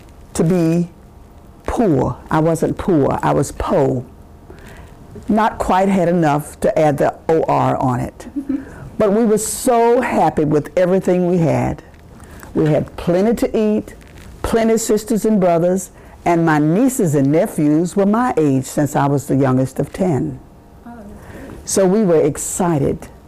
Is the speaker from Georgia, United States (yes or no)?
yes; Dublin, Georgia, United States; born there; I was born in Dublin, Georgia, the youngest of 10 children.